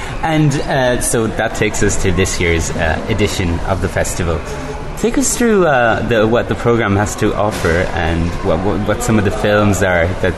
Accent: Ireland; I'm from Ireland myself.

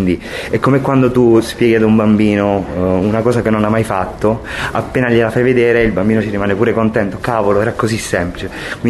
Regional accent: Pescara, Abruzzo, Italy; E io sono di Pescara

